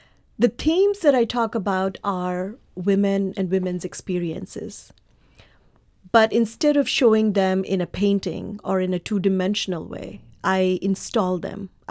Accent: India; born there; And I was born in India, and there were these beautiful mythological stories that were printed as comic books in India.

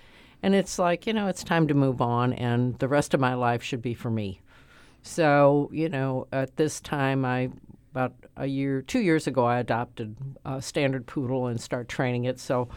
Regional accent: St. Louis, Missouri, United States; I'm a lifelong citizen of the City of St. Louis. I grew up in South St. Louis in the 14th Ward

